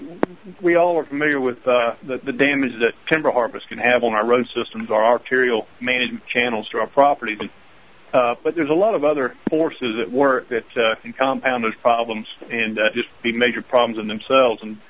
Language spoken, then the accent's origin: English; Georgia, United States; especially being from, I grew up in Georgia, I live in Georgia